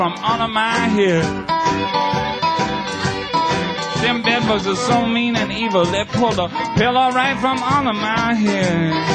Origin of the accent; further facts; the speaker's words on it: New York City, New York, United States; I think it's perhaps time to speak to you in favor of my hometown, which is New York City. I come from New York City.